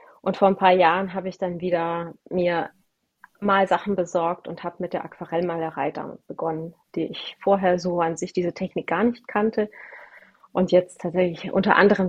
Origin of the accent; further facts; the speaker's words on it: Romania; Also da ich mit Tieren aufgewachsen bin, also ich bin in Rumänien ja geboren und wir hatten immer Tiere um uns herum.